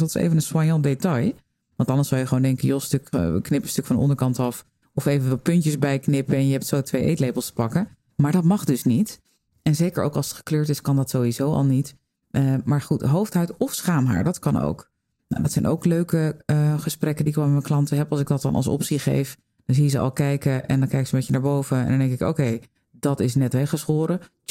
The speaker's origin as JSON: {"language": "Dutch", "country": "Netherlands", "said": "Ik ben zelf ook een Nederlander."}